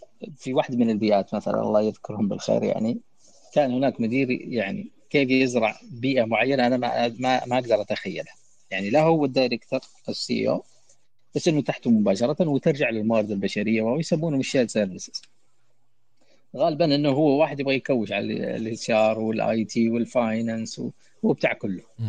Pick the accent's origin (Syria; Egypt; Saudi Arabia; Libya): Saudi Arabia; يعني تعال إحنا سعوديين ونتكلم مع بعض